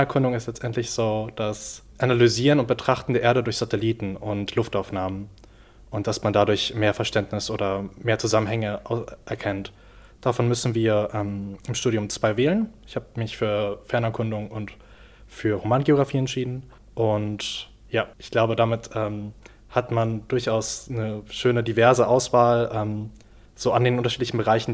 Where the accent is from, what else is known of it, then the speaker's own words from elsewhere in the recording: Berlin, Germany; now in Greifswald, Germany; Ich komme aus Berlin